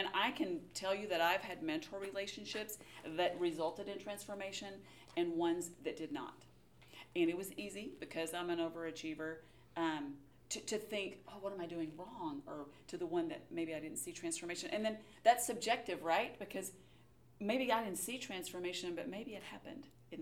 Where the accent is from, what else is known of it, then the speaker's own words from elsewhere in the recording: Texas, United States; I grew up in Texas. That's just what we called our grandmas there.